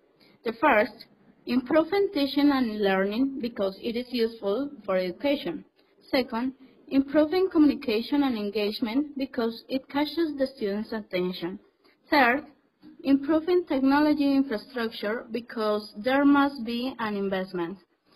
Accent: Philippines; Well, I'm an English teacher from Philippines.

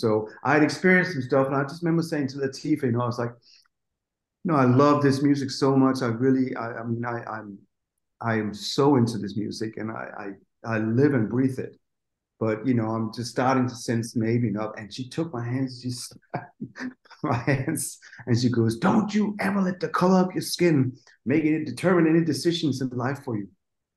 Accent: North Denmark Region, Denmark; I'm from the northern part of Denmark, which is kind of like, it's

